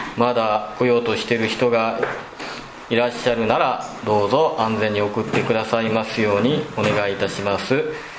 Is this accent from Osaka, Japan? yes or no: yes; Osaka, Japan; 先生も大阪で育って、香川でもアカンって言うかなダメなことをアカンって言いますけれども